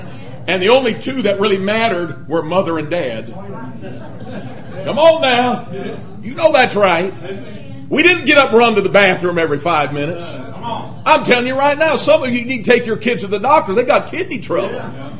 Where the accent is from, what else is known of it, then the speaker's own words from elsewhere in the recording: Detroit, Michigan, United States; now in -; Hey, man, I grew up in Detroit, man. I grew up in the days of Motown.